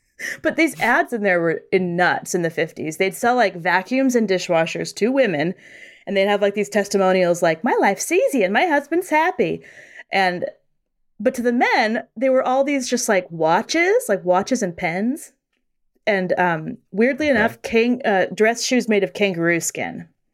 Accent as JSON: {"language": "English", "region": "Utah", "country": "United States", "said": "I come from I'm from Utah, and it's very similar where it's like, you're surrounded by family at all times."}